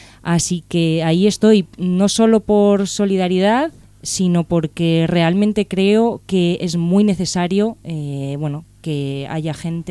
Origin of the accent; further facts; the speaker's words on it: La Plata, Buenos Aires Province, Argentina; born there; Yo digo eso porque yo no soy solo española. Yo nací en Argentina, en La Plata, en el año 76.